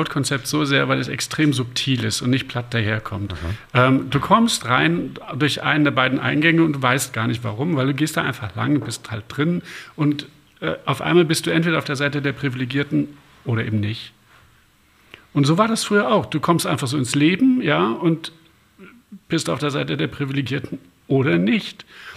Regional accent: Baden-Württemberg, Germany; Ich komme aus Baden-Württemberg, anderes Land, ihr seid Bayern.

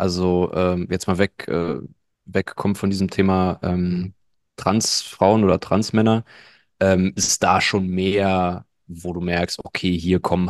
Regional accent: Berlin, Germany; Ich als Berliner habe da auf jeden Fall andere Referenzwerte

